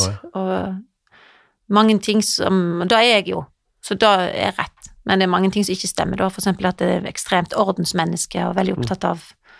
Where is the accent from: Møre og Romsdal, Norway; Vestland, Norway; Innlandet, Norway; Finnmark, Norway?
Vestland, Norway; Jondal; now in Denmark; Ja, det er der jeg kommer fra.